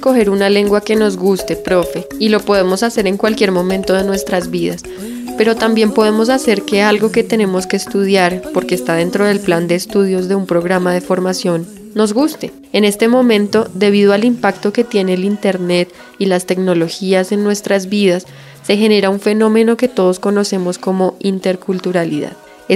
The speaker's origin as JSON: {"language": "Spanish", "country": "Colombia", "said": "somos colombianos aprendiendo una lengua extranjera y siempre lo seremos."}